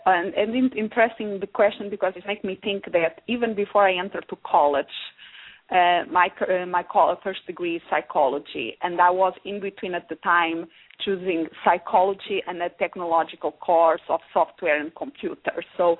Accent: Centro, Portugal; moved away as an adult; Like you said in the beginning, I'm originally from Portugal.

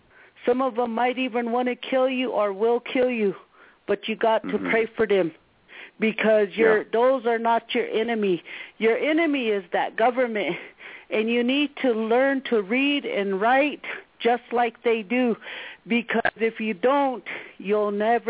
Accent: Wounded Knee, South Dakota, United States; I come from Wounded Knee.

